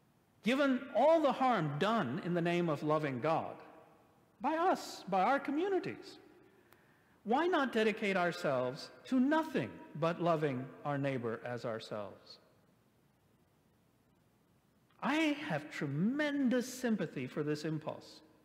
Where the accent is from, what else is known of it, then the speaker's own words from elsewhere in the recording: United States; As an American, I can say without hesitation that my nation worships the idol of the gun.